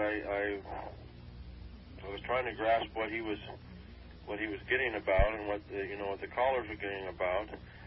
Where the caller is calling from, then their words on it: Santa Monica, California, United States; Santa Monica.